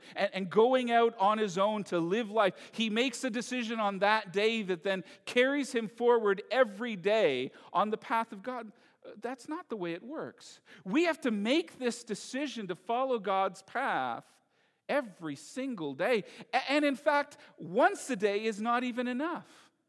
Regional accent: Mississauga, Ontario, Canada; In fact, I grew up in Toronto, in Mississauga, 2.5 miles from the largest mall in Canada.

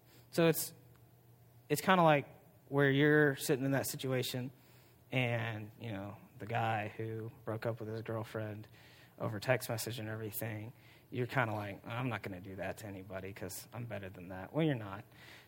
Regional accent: United States; I like to eat pizza. I'm an American Italian, so that's like an American Italian dish.

